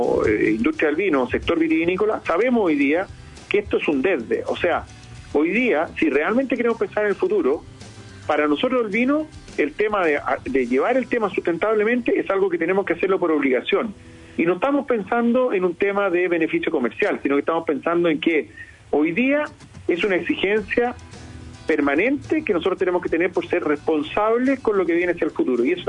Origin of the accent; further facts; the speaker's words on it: San Fernando, O'Higgins, Chile; yo también soy de acá, de San Fernando, el Valle de Colchagua